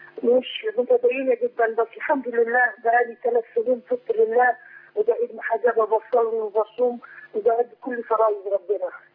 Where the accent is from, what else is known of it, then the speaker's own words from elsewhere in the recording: Kurdistan Region, Iraq; Arabic is a second language; أنا من كردستان العراق من الشمال.